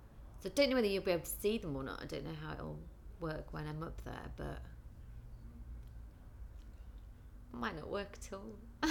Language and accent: English; Ilkley, Yorkshire and the Humber, United Kingdom; I grew up in a place called Ilkley, which is a very small town in Yorkshire.